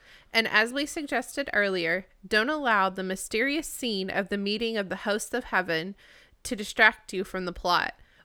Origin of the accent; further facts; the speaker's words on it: Arkansas, United States; I did my best, but I'm from Arkansas, and some names are hard for me.